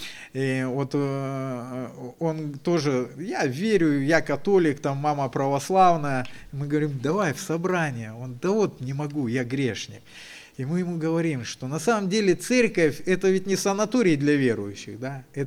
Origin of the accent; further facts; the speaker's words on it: Angarsk, Irkutsk Oblast, Russia; Сам я родом из Ангарска, как и моя супруга.